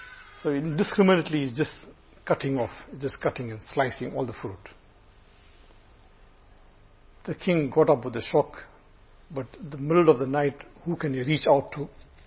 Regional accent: India; I'm an Indian.

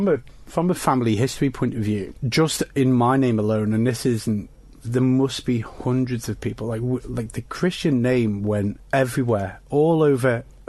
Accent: Spain; It's the amount of people who would hear my accent and kind of go, oh, what, he doesn't sound Spanish

